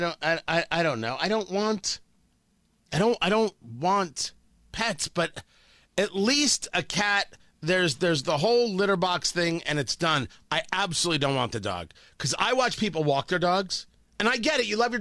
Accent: Middletown, New Jersey, United States; I grew up in Middletown, New Jersey. And I grew up behind a horse farm.

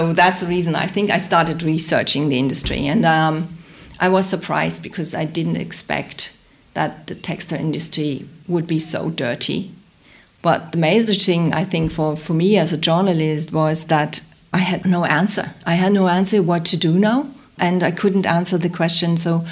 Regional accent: Hamburg, Germany; I grew up in Hamburg. So, but I did a lot of traveling.

